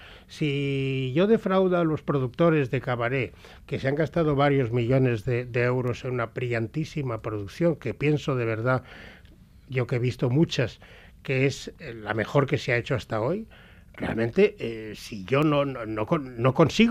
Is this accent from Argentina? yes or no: no; San Sebastián, Basque Country, Spain; yo a mí en San Sebastián no me dan ninguno, pero fuera de mi tierra, de mi pueblo, pues no me puedo quejar en absoluto